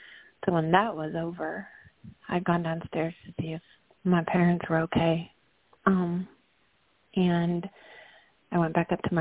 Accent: North Carolina, United States; moved away as an adult; Like, I'm from Yancey County, which is just about 45 minutes outside of Asheville, which actually got hit harder than Asheville.

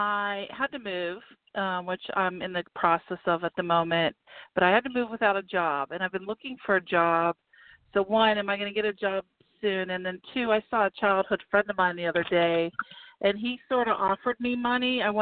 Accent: Pittsburgh, Pennsylvania, United States; I'm from Pittsburgh.

